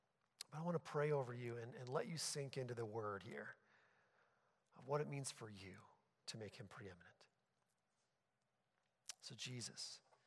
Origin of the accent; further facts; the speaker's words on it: New Brunswick, Canada; growing up in New Brunswick on the east side of Canada